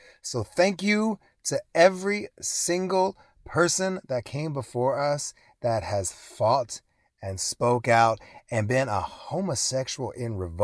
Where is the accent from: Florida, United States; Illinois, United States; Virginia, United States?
Virginia, United States; I'm from Virginia, baby.